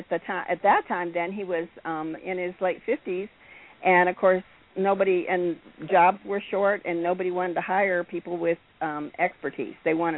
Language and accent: English; Nebraska, United States; Well, I guess we're originally from Nebraska